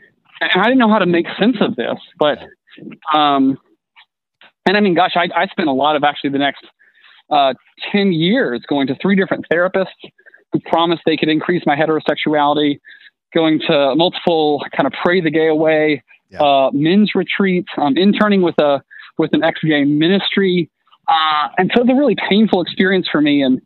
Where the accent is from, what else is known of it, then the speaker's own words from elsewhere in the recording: Tennessee, United States; Yeah, so I grew up in East Tennessee.